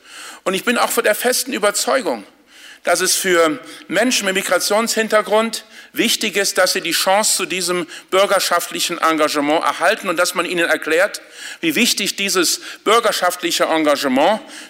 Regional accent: Saarland, Germany; Ich komme aus dem Saarland, wo es viele Gemeinden gibt, wo es mehr Vereinsmitglieder gibt als Einwohner.

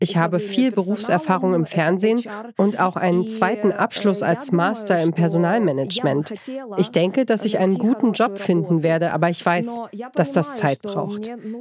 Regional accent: Ukraine; weil wir mit unserer Seele, unserem Herzen und mit unserer Mentalität Europäer sind. Wir sind nicht Russland. Wir sind Ukrainer.

